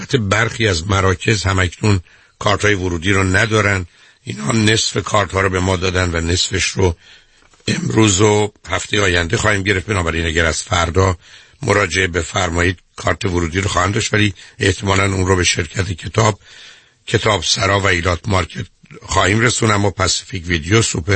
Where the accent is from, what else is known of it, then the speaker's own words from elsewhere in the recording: Iran; moved away as an adult; now in United States; من خودم اومدم امریکا، دو تا فوق لیسانس از ایران داشتم